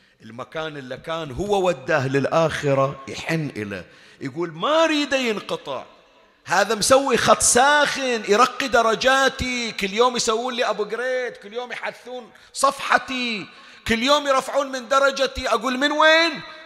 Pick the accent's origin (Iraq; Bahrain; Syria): Bahrain; كثير حوادث مرت من هالنوع عندنا بالبحرين وغير البحرين